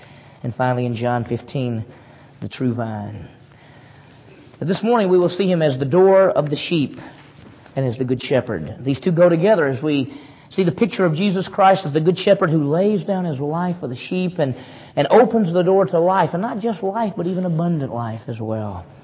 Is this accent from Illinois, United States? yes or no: no; Meridian, Mississippi, United States; I grew up in Meridian, Mississippi, which was about 50,000. And I was a city guy.